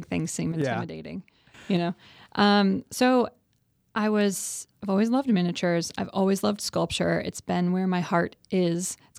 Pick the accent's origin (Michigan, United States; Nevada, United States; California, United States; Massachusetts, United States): Michigan, United States; Ann Arbor; I'm from Ann Arbor, and in Ann Arbor, there are fairy doors.